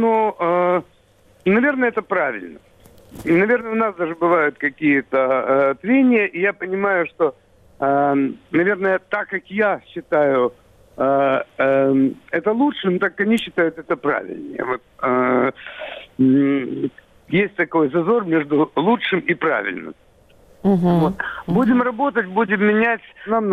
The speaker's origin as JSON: {"language": "Russian", "town": "Odesa", "region": "Odesa Oblast", "country": "Ukraine", "said": "Я одессит, но она используется очень часто как альтернатива, потому что я украинец, с этим надо как-то вот что-то делать. Но я одессит, это все равно я одессит."}